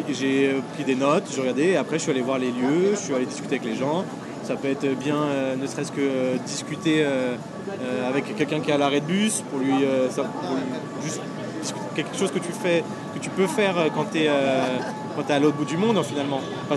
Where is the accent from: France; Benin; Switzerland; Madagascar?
France; Aulnay-sous-Bois, Île-de-France; also born or lived in Quebec, Canada; J'ai grandi à Aulnay-sous-Bois, en Seine-Saint-Denis, jusqu'à mes 22 ans. Voilà, je suis resté à Aulnay-sous-Bois.